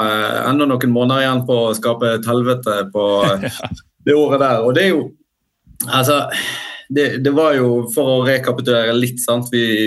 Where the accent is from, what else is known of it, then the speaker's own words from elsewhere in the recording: Bergen, Vestland, Norway; som bergenser, så tenker vi ofte at vi sitter liksom i vår egen boble